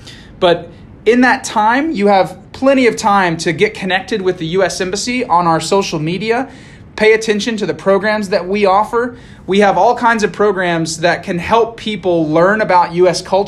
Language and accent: English; Alabama, United States; or you want to move somewhere more rural like my home state of Alabama. It's more in the countryside.